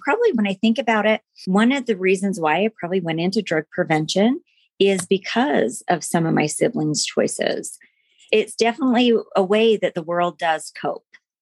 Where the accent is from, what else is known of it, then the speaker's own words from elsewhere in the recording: American Fork, Utah, United States; So this week I'm going to be 51. So I grew up in American Fork, Utah.